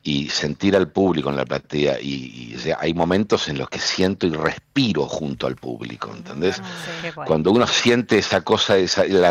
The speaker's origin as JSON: {"language": "Spanish", "country": "Argentina", "said": "Argentina 1985. Sí. Por ejemplo, ¿no? Uh-huh. Que ha recorrido el mundo, diversos festivales, y que llegó a una instancia de exposición del país, mostrando un momento histórico de nuestro país"}